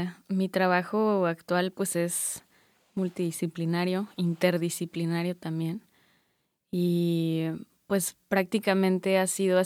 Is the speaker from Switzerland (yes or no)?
no; Tlaxcala, Mexico; Pues yo crecí en Tlaxcala.